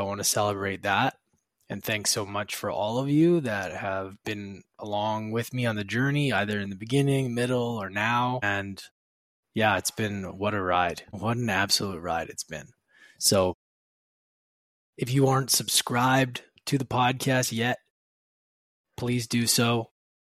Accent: Edmonton, Alberta, Canada; As you guys know, I'm a hockey player and I grew up in Edmonton, so it's a no-brainer probably, right?

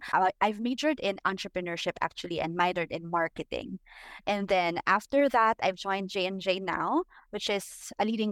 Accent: Quezon City, Metro Manila, Philippines; Personally, I was born and raised in Quezon City. I don't know if you know, where are you located, but yeah, I'm Quezon City right now, currently.

